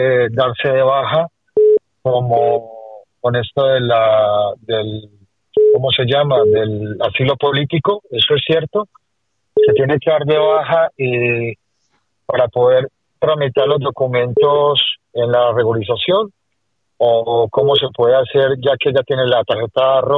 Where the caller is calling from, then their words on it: Fuenlabrada, Community of Madrid, Spain; de Fuenlabrada.